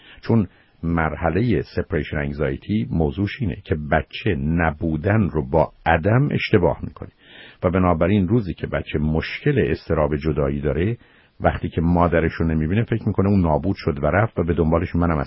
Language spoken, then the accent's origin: Persian; Iran; now in United States; فارسی رو دوست داریم، ما ایرانی هستیم